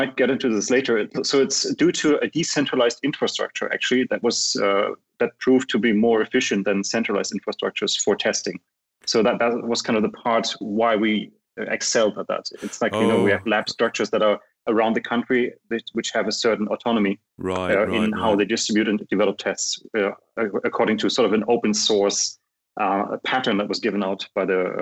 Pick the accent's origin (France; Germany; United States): Germany; East Germany; Also, I grew up in East Germany. There was no access to computers